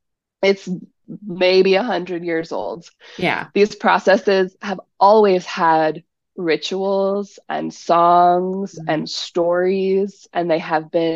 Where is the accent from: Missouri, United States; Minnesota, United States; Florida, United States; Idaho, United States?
Idaho, United States; Boise; I grew up in Boise, Idaho. I've been in some like extremely conservative places with my work.